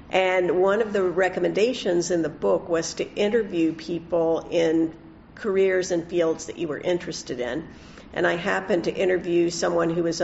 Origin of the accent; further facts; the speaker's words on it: North Carolina, United States; born there; I was born in North Carolina, in the eastern part of the United States